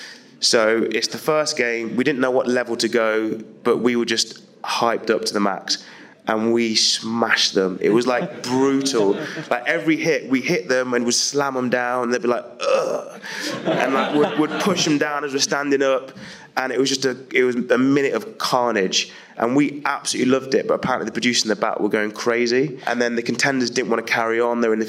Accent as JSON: {"language": "English", "town": "Leicester", "region": "East Midlands", "country": "United Kingdom", "said": "I'm from Leicester, so we normally go a 2-hour radius from Leicester"}